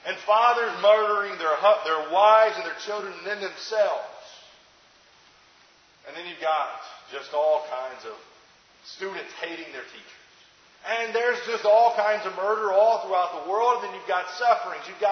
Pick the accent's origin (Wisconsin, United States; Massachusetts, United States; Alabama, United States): Alabama, United States; now in Gettysburg, United States; And I tell you what, growing up in Alabama, I'm not used to snow before Halloween. But I tell you, when I moved to Gettysburg, I brought their coldest winter they had had in a long time